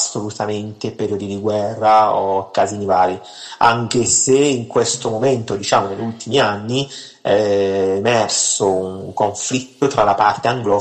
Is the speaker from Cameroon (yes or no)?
yes; Cameroon; moved away as an adult; Io ho vissuto in Camerun fino all'età di 20 anni, quindi un paio d'anni dopo la maturità.